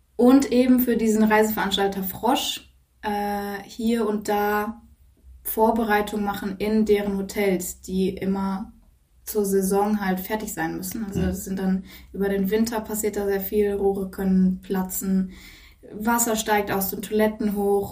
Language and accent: German; Cologne, North Rhine-Westphalia, Germany; Ich sehe mich selber als Kölnerin